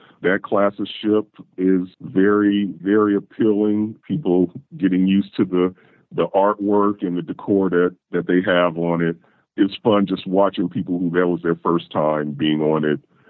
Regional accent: West Coast, United States; now in Ohio, United States; I'm originally from the West Coast, but I live in Ohio.

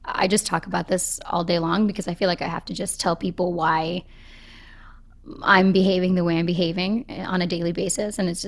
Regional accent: Boston, Massachusetts, United States; I'm from Boston.

